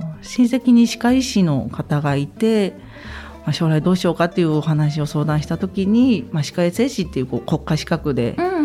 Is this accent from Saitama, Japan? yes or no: yes; Saitama, Japan; moved away as an adult; now in Hachinohe, Japan; 出身は埼玉出身で、